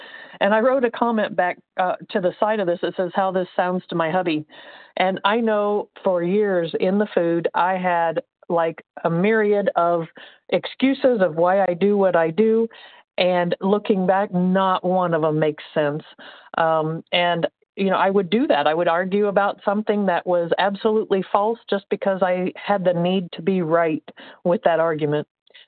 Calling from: Indiana, United States; I'm calling from Indiana, and I'm a recovered compulsive overeater.

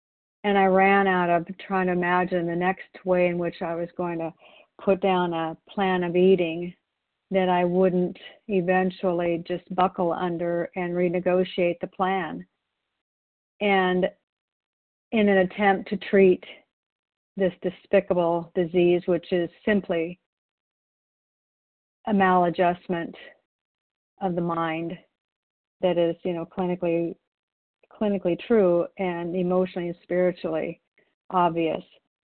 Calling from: Wilsonville, Oregon, United States; I'm calling in from Wilsonville, Oregon.

